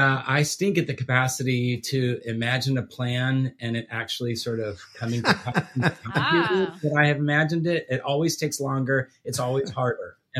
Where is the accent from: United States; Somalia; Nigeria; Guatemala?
Guatemala; I was born and raised overseas in Guatemala, missionary kid. And my parents put us, my sisters and myself, into an Austrian, a private Austrian school. So it was, we spoke English at home, Spanish with friends, German at school.